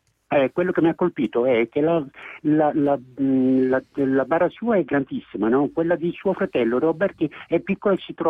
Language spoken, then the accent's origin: Italian; Sicily, Italy; avevo 18 anni, sono siciliano d'Orbera, una scappettata dall'Africa